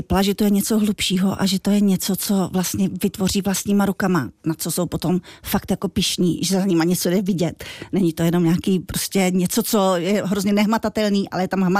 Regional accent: Moravia, Czechia; now in Trutnov, Czechia; Když jsme se nastěhovali do Trutnova, my jsme z Moravy

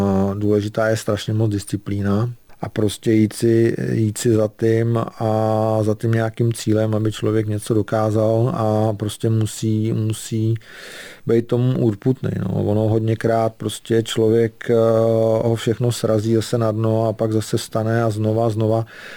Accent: Kraslice, Karlovy Vary Region, Czechia; jsem rodák z Kraslic a jsem na to tam hrdej, takže nemám důvod se někam asi stěhovat.

